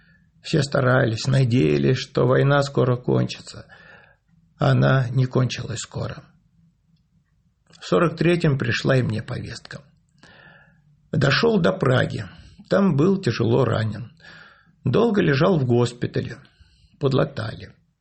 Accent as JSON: {"language": "Russian", "region": "Chelyabinsk Oblast", "country": "Russia", "tie": "born there", "said": "Родился в Верхнеуральском районе Челябинской области. 22 июня 1941 года мне было почти 15."}